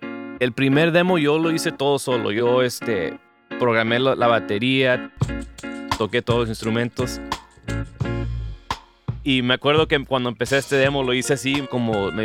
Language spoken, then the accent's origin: Spanish; Laredo, Texas, United States; now in Austin, United States; Yo nací en Laredo, Texas, que viene siendo en la frontera de Texas y Tamaulipas de México. Pasé toda mi vida, todos los días yendo a ver a mi abuelita en México y luego regresar a Texas